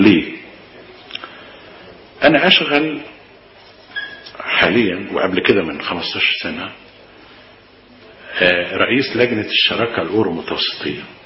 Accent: Egypt; معظمنا كمصريين

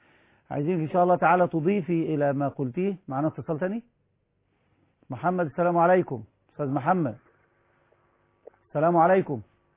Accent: Egypt; للمسؤولين عندنا في مصر

